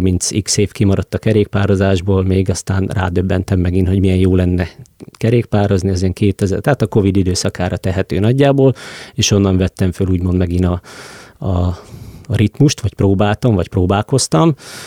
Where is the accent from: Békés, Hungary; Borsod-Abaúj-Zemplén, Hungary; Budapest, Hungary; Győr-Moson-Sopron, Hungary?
Borsod-Abaúj-Zemplén, Hungary; Miskolc; Én Tőzsgyökeres miskolci vagyok, illetve azon belül is tapolcai. A szülőházamtól a jelenlegi lakhelyem is légvonalban talán, ha 50 méterre található.